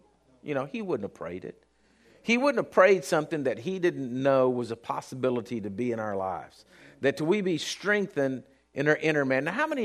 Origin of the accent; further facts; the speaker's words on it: Texas, United States; well, I'm from South Texas.